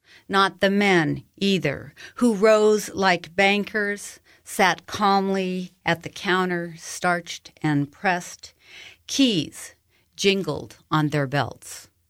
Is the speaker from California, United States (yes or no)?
no; North Dakota, United States; Well, as you mentioned, I spent a lot of time growing up in North Dakota. My grandparents and aunts and uncles and all kinds of folks lived there.